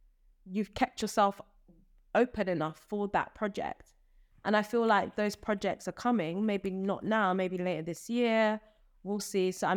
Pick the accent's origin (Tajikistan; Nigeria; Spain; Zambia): Zambia; you know, I'm from Zambia. I love Southern African stories that we don't really get to hear as much.